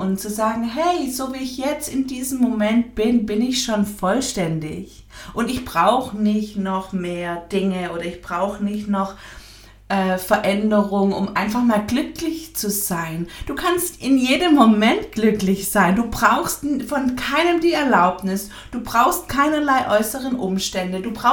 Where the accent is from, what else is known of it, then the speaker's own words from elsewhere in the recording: Baden-Württemberg, Germany; hier im Schwabenland, wo ich herkomme, da wird eh so viel gebruddelt und gemotzt.